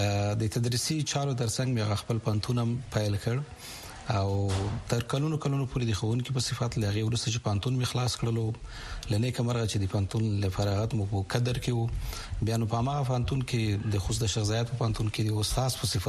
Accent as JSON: {"language": "Pashto", "region": "Khost", "country": "Afghanistan", "also_born_or_lived": "Pakistan", "said": "زه د خوست ولایت يم د خوست د لکنو د بدی خېلو په کلی کې پیدا شوم ابتدایي زده کړې مې مهاجرت په کلونو کې کړې وې"}